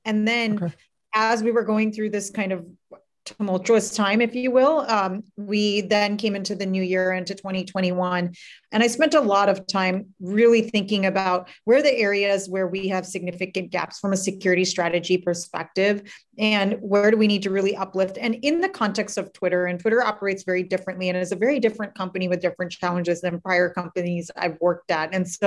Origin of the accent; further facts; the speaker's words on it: California, United States; So I was born and raised in the Bay Area.